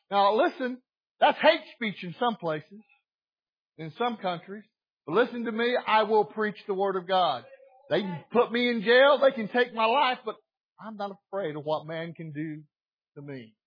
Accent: Arkansas, United States; I'm from Arkansas. We got a Baptist preacher on every corner in the church somewhere.

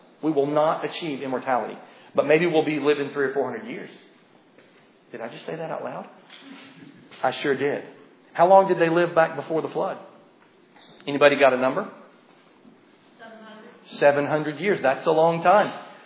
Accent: Tennessee, United States; I'm from Tennessee, so we have to keep it pretty simple.

